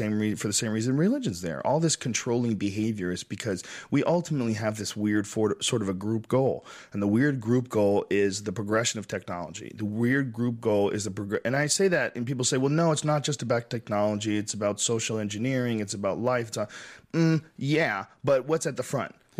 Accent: Boston, Massachusetts, United States; I grew up in Boston. I've talked to friends that grew up in L.A.

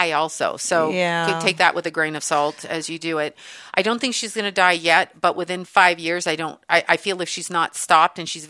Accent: Canada; Like, forgive me, I'm Canadian.

